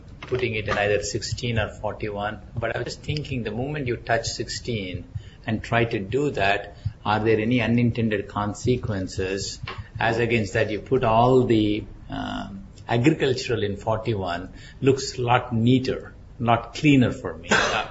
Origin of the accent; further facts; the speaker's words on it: India; English is a second language; I don't know macadamia, I'm from India, I used to tackle mangoes.